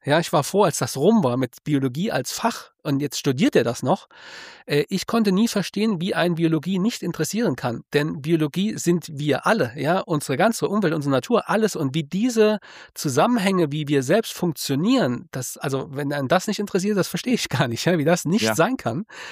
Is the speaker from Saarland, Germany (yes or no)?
yes; Saarland, Germany; ich bin im Saarland geboren und aufgewachsen, habe das Saarland bisher nur auf Reisen verlassen. Das zwar immer wieder, aber ich bin einfach Saarländer. Ich glaube, manchmal hört man es vielleicht auch noch